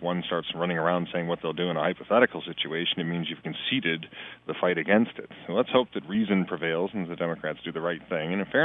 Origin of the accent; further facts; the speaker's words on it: Michigan, United States; especially back in my home state of Michigan.